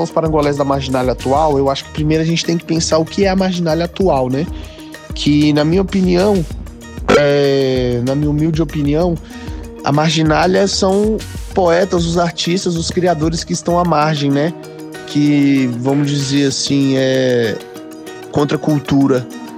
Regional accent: Brazlândia, Federal District, Brazil; eu nasci e cresci em Braslândia, e assim, numa rotatividade de crescer em outros lugares da periferia também, na Ceilândia, em Taguatinga, na Samambaia.

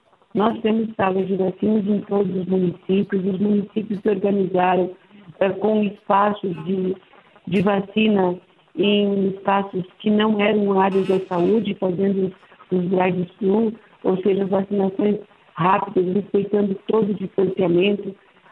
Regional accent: Brazil; Mas nós também, como brasileiros, precisamos fazer a nossa parte, né?

